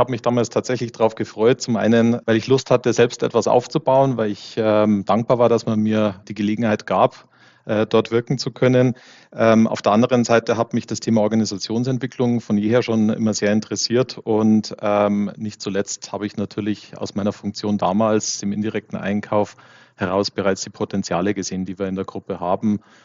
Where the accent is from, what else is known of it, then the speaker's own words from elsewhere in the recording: Munich, Bavaria, Germany; Ich bin 43 Jahre alt, geboren und aufgewachsen in München